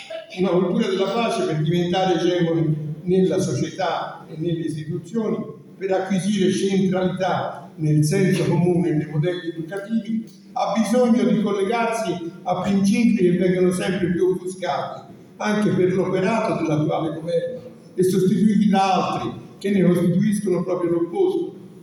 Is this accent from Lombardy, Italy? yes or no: no; Florence, Tuscany, Italy; Io sono di Firenze